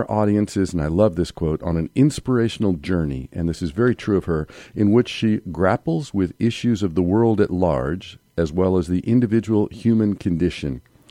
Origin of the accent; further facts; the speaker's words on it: St. Louis, Missouri, United States; born there; also born or lived in Eastern Seaboard; I was born in St. Louis, and we moved to the Eastern Seaboard before we headed back Midwest again.